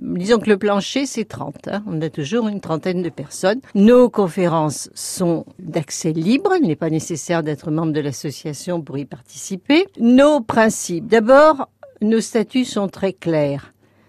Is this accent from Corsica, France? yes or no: yes; Vescovato, Corsica, France; je suis de Vescovate, donc de Kaczyń et de Balagne